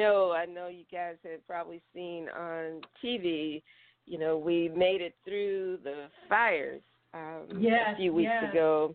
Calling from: California, United States; I'm here in sunny California.

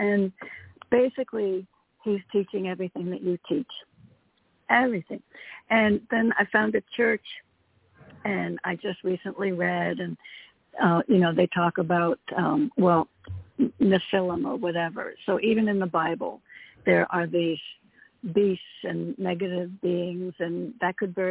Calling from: Connecticut, United States; in Connecticut.

